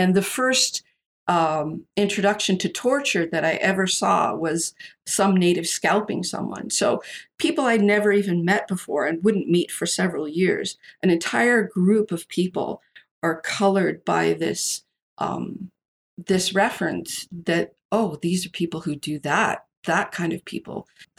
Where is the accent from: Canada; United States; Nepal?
Canada; I remember thinking as a kid, oh, my skin is pink like hers. Does that mean I'm more Canadian than the other kids around me?